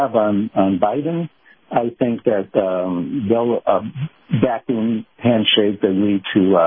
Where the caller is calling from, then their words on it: Clearwater, Florida, United States; Hey, Matt … from Clearwater.